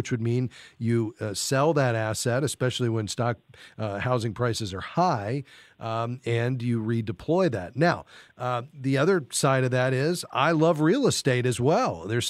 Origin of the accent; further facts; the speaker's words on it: Fort Lauderdale, Florida, United States; Edlene is in my hometown where I grew up, Fort Lauderdale, Florida.